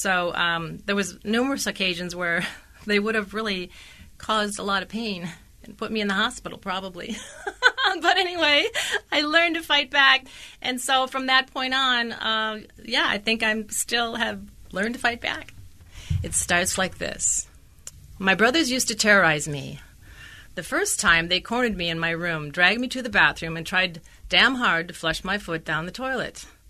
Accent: White Bear Lake, Minnesota, United States; It's making it big in my hometown of White Bear Lake, Minnesota, where I grew up.

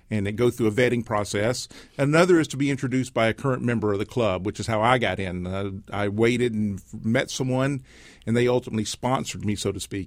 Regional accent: Alabama, United States; I grew up in the Deep South in a town where Mardi Gras was started, and I'd always wanted to be in a parade group.

